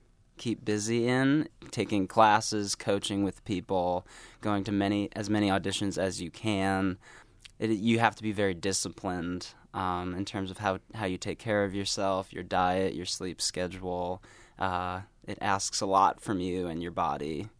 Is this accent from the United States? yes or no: yes; Amherst, Massachusetts, United States; I grew up in Western Massachusetts, Amherst to be exact. So like the big five college town area, right next to UMass and Hampshire College.